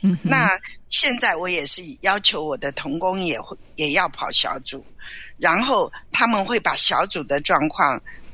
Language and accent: Chinese; China; 我们中国人其实很讲一个，就是有关系就没有关系